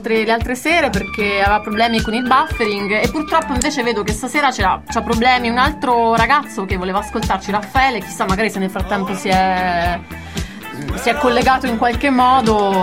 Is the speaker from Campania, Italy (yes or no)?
no; Milan, Lombardy, Italy; Ma perché noi siamo milanesi